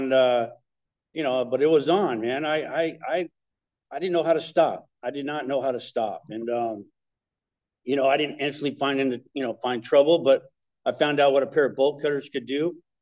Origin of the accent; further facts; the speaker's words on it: Torrance, California, United States; I grew up in Torrance, South Bay area.